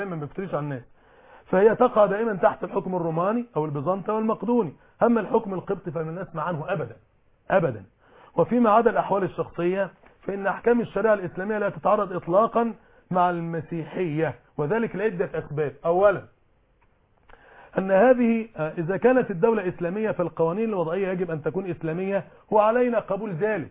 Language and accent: Arabic; Egypt; اننا ننتمي كعرب من مصر إلى الإسلام الحضاري والثقافي،